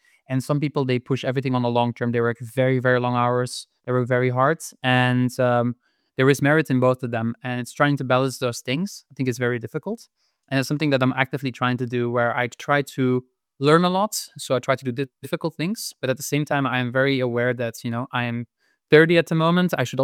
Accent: Belgium; moved away as an adult; I am from Belgium originally. I lived there for most of my life. But as I started my first job, I moved to a different country while I was studying.

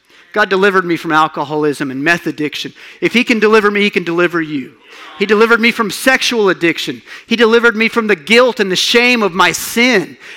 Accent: Clovis, New Mexico, United States; I'm from Clovis, New Mexico, Eastern New Mexico, 44 years old. I was raised by some of the best people in the world.

